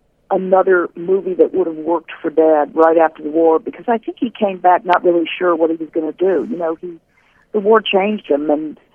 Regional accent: Hollywood, California, United States; people ask me, what was it like growing up in Hollywood? I don't feel like I did grow up in Hollywood. I feel like I had a pretty normal childhood, really.

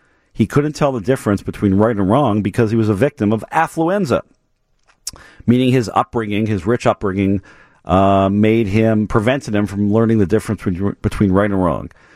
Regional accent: Canada; accent: French; Oui, I'm a Canadian, so I've got some background there.

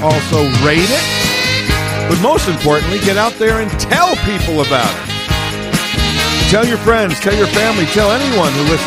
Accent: Chicago, Illinois, United States; Living here in the Chicago area, born and raised in Chicago proper

